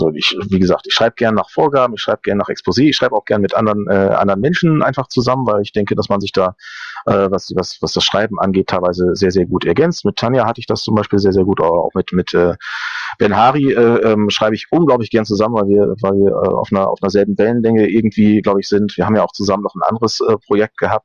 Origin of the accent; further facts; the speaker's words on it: Lower Saxony, Germany; Nur hatte ich als Niedersachse und der in Nordrhein-Westfalen studieren wollte